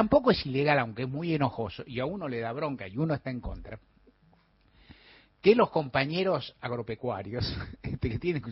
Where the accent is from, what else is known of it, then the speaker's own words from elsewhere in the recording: Argentina; Primera del Plural como argentino